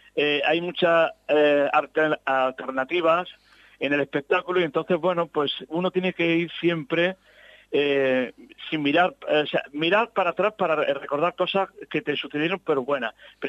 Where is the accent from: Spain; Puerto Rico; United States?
Spain; Martos, Andalusia; Estoy hablando de mi pueblo, de Martos.